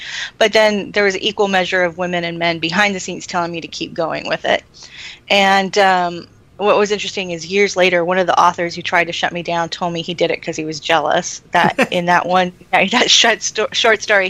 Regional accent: Texas, United States; Of course, I'm from Texas, so you know, pioneer spirit is still huge in Texas.

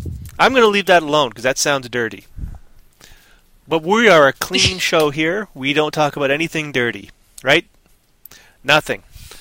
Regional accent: Toronto, Ontario, Canada; And here in Toronto, my hometown where I'm in, because I'm in right now

